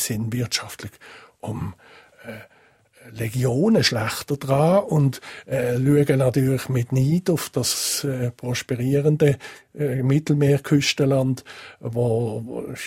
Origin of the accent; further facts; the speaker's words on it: Switzerland; wo uns als Schweizer Föderalisten immer wieder neu muss schockieren